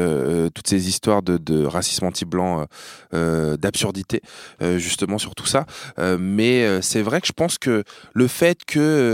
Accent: Hérouville-Saint-Clair, Normandy, France; now in Montreuil, France; j'ai un mec avec qui j'ai grandi chez moi à Hérouville, qui s'appelle Kader, il est et que j'ai un peu perdu de vue parce que je vis à Paris maintenant. Je vis à Montreuil plus précisément, dans le 93

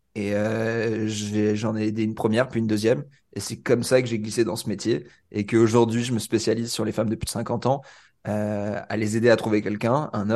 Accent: Aix-en-Provence, Provence-Alpes-Côte d'Azur, France; now in Marseille, France; Alors, je suis à Marseille, je viens d'Aix, mais je suis à Marseille.

